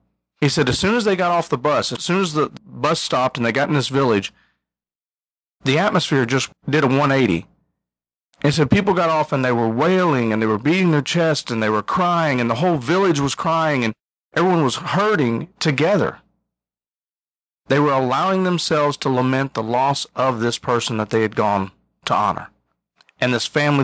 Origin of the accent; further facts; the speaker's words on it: Midwest, United States; You know, I grew up in the Midwest. It's part of the pull you up by your own bootstraps mentality, and you try to work your way through things and tough it out.